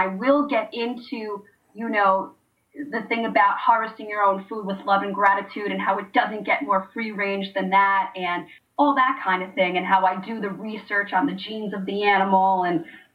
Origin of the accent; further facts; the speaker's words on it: Elizabeth, New Jersey, United States; born there; Like, I was born in Elizabeth, and, you know, people I used to bring over in high school for a pool party, I lived by a golf course